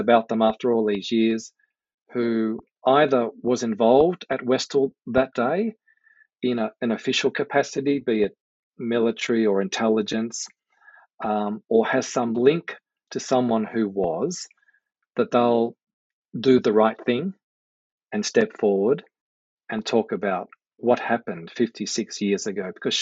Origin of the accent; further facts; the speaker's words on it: Australia; as an Aussie living here in Canberra